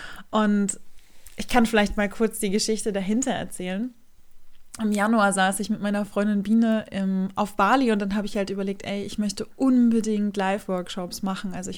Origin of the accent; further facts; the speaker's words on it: Rostock, Mecklenburg-Vorpommern, Germany; Ich war dieses Jahr in Düsseldorf, in meiner Heimatstadt Rostock, und gerade erst vor kurzem in München.